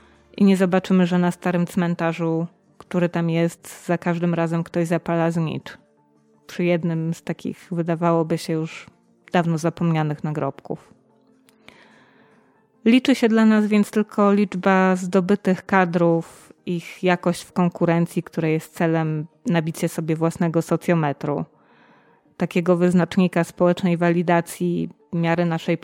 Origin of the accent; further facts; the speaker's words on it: Poznań, Greater Poland Voivodeship, Poland; W takim mieście się urodziłam i wychowałam, choć było to w czasie, kiedy masowa turystyka miała zupełnie inne oblicze w Polsce i w Poznaniu, bo o tym mieście mowa.